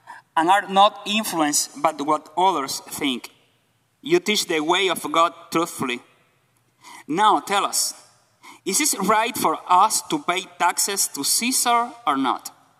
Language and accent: English; Cuba; accent: Cuban; If I said something wrong because my Cuban accent, please forgive me.